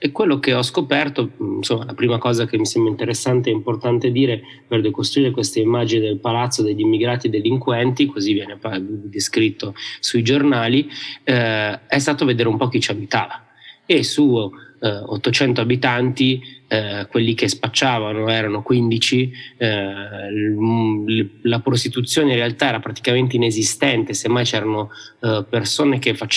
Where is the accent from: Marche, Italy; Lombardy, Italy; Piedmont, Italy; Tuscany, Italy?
Lombardy, Italy; Opera; Io sono nato e cresciuto a Opera, periferia di Milano, dove palazzi come Blini 42 ce ne sono uno in ogni via.